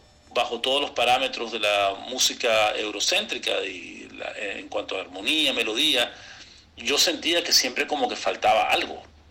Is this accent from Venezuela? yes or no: yes; Mérida, Venezuela; born there; Mira, yo soy obviamente venezolano, nacido en Mérida.